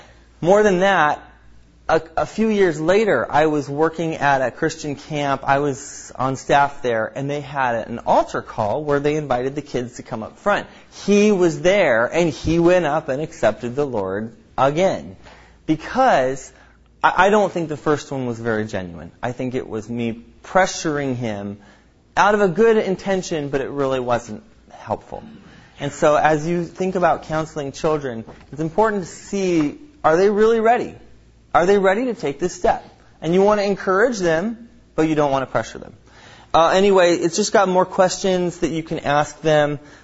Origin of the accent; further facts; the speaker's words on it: California, United States; And you see, we grew up in Southern California. There's a lot of earthquakes there.